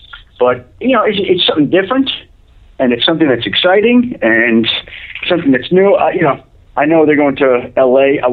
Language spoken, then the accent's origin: English; East Coast, United States; As a guy who grew up in the East Coast and went to school in the Midwest and lived in the Midwest, so can I.